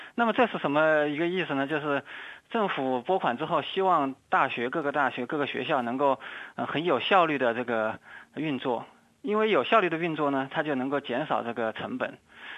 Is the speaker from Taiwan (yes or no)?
no; China; 就是我们中国人的字典里面有个词叫做这个物美价廉